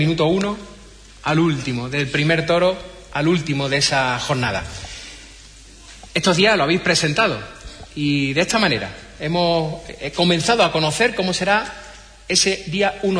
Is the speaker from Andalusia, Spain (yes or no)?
yes; Huelva, Andalusia, Spain; Me gusta Huelva, me gustan las colombinas, me gusta mi tierra, me gusta mi feria, me gusta todo.